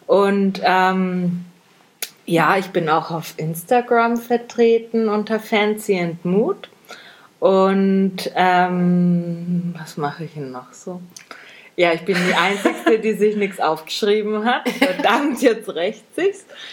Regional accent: Nuremberg, Bavaria, Germany; Weil wir sind alle aus dem Großraum Nürnberg.

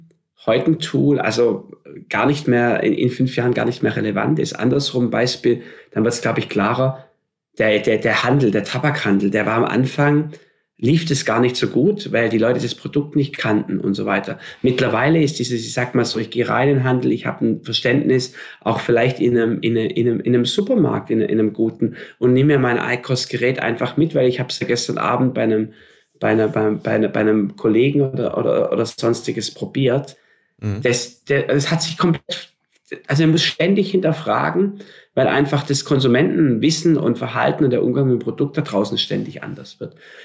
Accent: Stuttgart, Baden-Württemberg, Germany; Ich bin gebürtiger Stuttgarter im Schwabenland auf dem Land.

